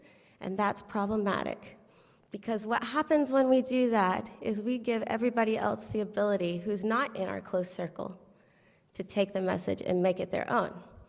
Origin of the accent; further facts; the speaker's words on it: the South, United States; now in Indiana, United States; I'm new to Indiana, so bear with me a little bit. When I try to relate to the state, I'm from the South